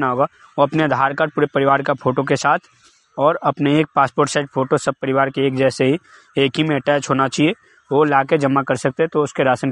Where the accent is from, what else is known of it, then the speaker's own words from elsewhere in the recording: Bihar, India; बिहार से।